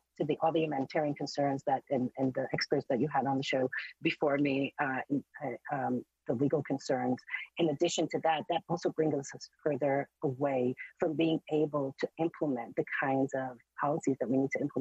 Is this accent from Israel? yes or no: yes; Israel; So I, first of all, speak as an Israeli citizen, as an American citizen, as a person who is observing everything that is happening with my experience having grown up in Israel